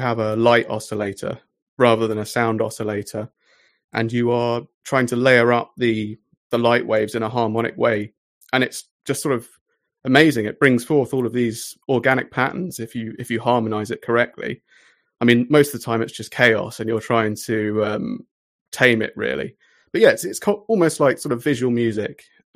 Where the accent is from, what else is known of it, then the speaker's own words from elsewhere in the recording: England, United Kingdom; I am an English essayist and video artist.